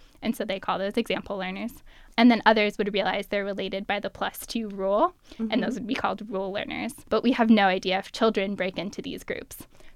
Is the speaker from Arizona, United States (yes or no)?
yes; Marana, Arizona, United States; Growing up in Marana, I really like country music. It just kind of goes with growing up there.